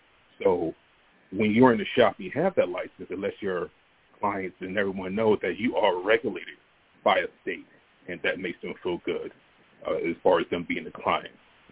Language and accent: English; Pennsauken, New Jersey, United States; I grew up really in Pensauken, New Jersey. That's where I started.